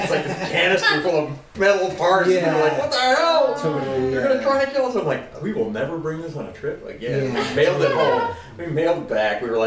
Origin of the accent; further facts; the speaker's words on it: Boston, Massachusetts, United States; the era that I grew up in Boston was, you know, 70s.